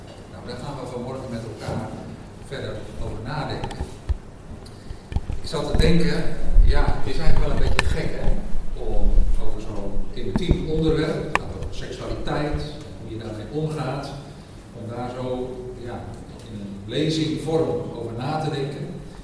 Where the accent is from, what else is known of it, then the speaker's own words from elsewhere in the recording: Dordrecht, South Holland, Netherlands; Ik kom uit Dordrecht.